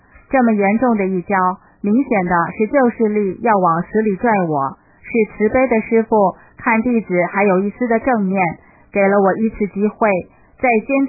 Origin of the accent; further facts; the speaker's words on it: Toronto, Ontario, Canada; 我来自加拿大多伦多